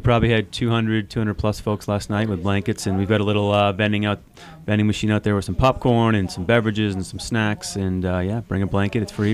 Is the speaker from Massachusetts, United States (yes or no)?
yes; Massachusetts, United States; I grew up in Massachusetts, skied a lot in Maine, certainly in Vermont